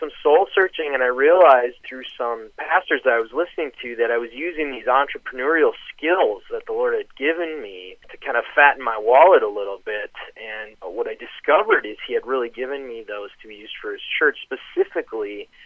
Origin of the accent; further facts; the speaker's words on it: Milwaukee, Wisconsin, United States; now in Cleveland, United States; So originally, I am from Milwaukee, Wisconsin.